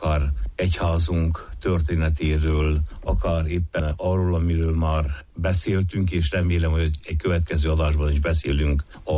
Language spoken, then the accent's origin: Hungarian; Homoródalmás, Harghita, Romania; Homorodalmási származás vagyok, Hargita megyéből, és abban az időben, amikor születtem és felnőttem, Homorodalmás volt egyházunk egyik legnagyobb falusi gyülekezete